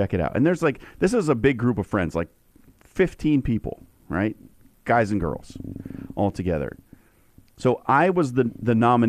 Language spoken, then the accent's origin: English; Springfield, Nebraska, United States; So I grew up in Springfield, Nebraska for my high school years, which is the town south of the Omaha area, Platteview High School.